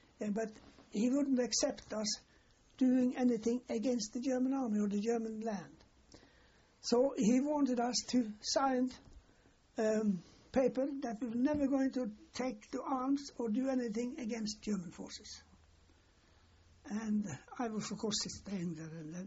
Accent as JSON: {"language": "English", "town": "Ålesund", "region": "Møre og Romsdal", "country": "Norway", "tie": "born or raised there", "said": "Then I got back to my hometown, and you know, Ålesund was what you so-called call Little Norway."}